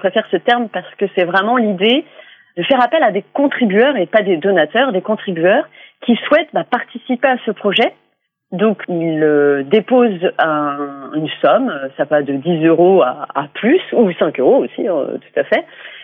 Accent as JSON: {"language": "French", "town": "Nouvoitou", "region": "Brittany", "country": "France", "tie": "born there", "said": "j'ai envie de faire quelque chose pour ma communauté, pour Nouvoitou, parce que je suis née à Nouvoitou."}